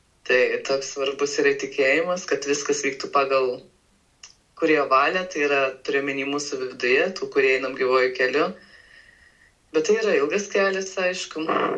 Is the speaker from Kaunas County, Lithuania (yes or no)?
no; Alytus, Alytus County, Lithuania; prieš keletą dienų teko lankytis Alytuje, savo gimtajame mieste.